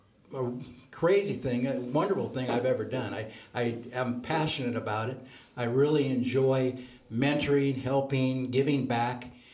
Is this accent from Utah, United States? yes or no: no; Oakland, California, United States; also born or lived in Coronado; I was born in Coronado, California. I'm a third-generation native Californian. My father went to the Naval Academy, and he was stationed in Coronado. I grew up in the Oakland Hills with my younger brother and sister.